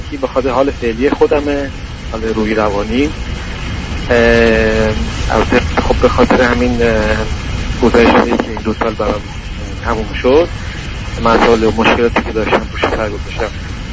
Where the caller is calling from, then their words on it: Italy; از ایتالیا هستم